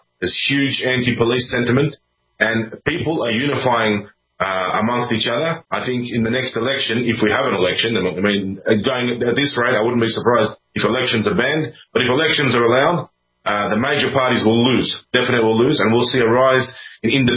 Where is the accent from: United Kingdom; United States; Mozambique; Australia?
Australia; born there; I was born in Australia, and I'm the great grandson of white Russian emigres who left the Russian Empire.